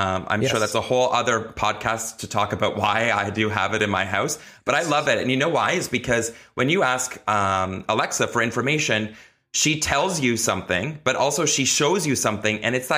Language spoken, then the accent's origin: English; Kitchener, Ontario, Canada; Canada, which is where I'm from. They're actually from my hometown, Kitchener-Waterloo